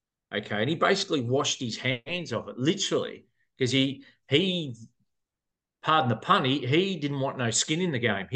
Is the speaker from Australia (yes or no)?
yes; Melbourne, Victoria, Australia; being a good Catholic boy growing up in Melbourne